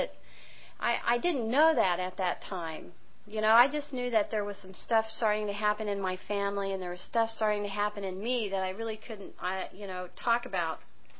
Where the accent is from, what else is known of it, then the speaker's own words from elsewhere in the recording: Kansas, United States; I said, well, I was from Kansas